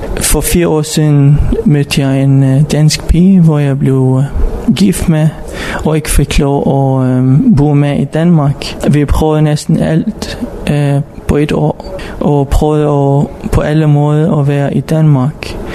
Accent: Baghdad, Baghdad Governorate, Iraq; Danish is a second language; now in Denmark; Jeg kommer fra Irak. Fra Bagdad.

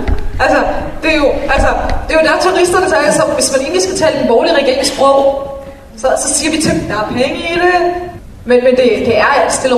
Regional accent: Region of Southern Denmark, Denmark; also born or lived in Funen / Copenhagen; Jeg er selv fra Sønderjylland. Da jeg kom til Fyn og senere til København, der skulle jeg integreres, fordi jeg ikke havde den rigtige kultur. Altså, jeg var vant til, at hvordan man gør i Sønderjylland, og hvordan kulturen er i Sønderjylland.

